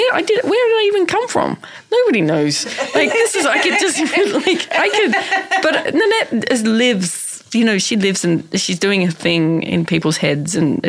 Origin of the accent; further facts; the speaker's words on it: Tasmania, Australia; But I'm from Tasmania, which is another world entirely.